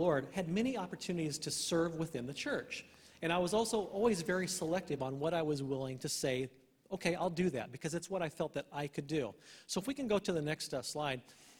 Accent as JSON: {"language": "English", "region": "Illinois", "country": "United States", "said": "We are actually from Illinois originally, small farm community."}